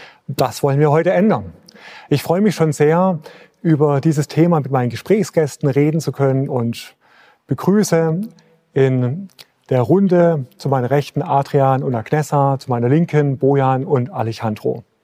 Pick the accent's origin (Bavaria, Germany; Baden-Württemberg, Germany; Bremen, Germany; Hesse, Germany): Baden-Württemberg, Germany; Der Schwabe, ganz besonders da, wo ich herkomme.